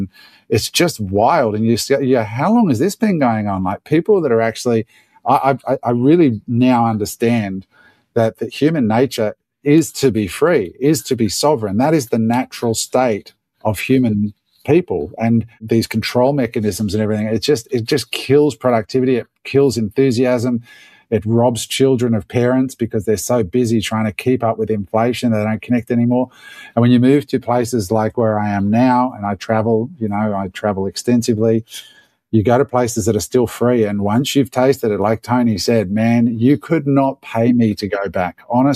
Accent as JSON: {"language": "English", "country": "Australia", "said": "Now, as an Australian business person, my head exploded"}